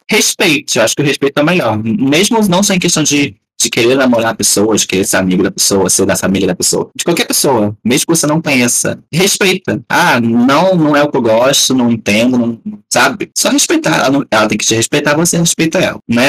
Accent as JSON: {"language": "Portuguese", "region": "Rio de Janeiro", "country": "Brazil", "said": "Ai, gente, eu como um bom carioca, não."}